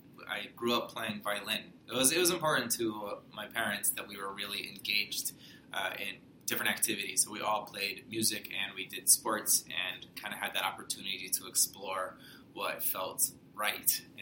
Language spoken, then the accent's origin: English; Ohio, United States; now in Chicago, United States; And so we were born and raised in Northeast Ohio. And I studied in Central Ohio at Ohio State University and moved to Chicago close to 10 years ago.